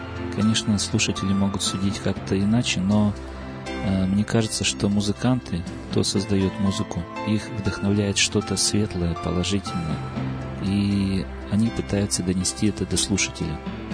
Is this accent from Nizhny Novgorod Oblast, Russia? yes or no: yes; Nizhny Novgorod, Nizhny Novgorod Oblast, Russia; Храм Александра Невского в Нижнем Новгороде. Это мой родной город, там я родился.